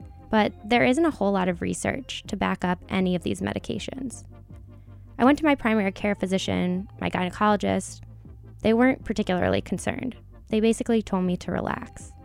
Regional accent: Chicago, Illinois, United States; now in Jerusalem, Israel; I'm from Chicago, but these days I live in Jerusalem.

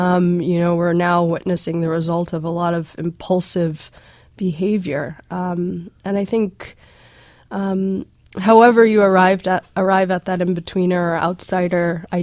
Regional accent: South Africa; this is a lot of my experience growing up in South Africa

